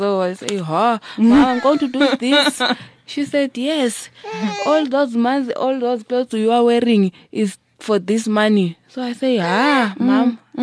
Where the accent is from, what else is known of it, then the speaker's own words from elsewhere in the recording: Zimbabwe; I'm from Zimbabwe.